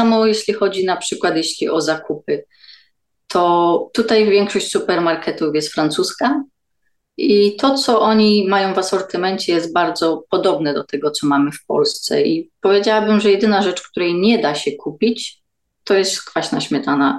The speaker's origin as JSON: {"language": "Polish", "town": "Wrocław", "region": "Lower Silesian Voivodeship", "country": "Poland", "lives_now": "Mauritius", "said": "Pochodzę dokładnie z Wrocławia, jest to jedyne polskie miasto, w którym mieszkałam, ale myślę, że najlepsze."}